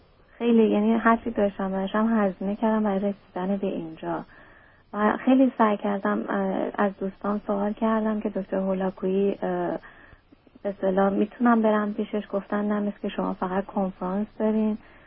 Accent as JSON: {"language": "Persian", "country": "Iran", "moved": "yes", "said": "بعد برصد از ایران خارج شدم، اومدم حالا از طریق مکزیکو اومدم اینجا"}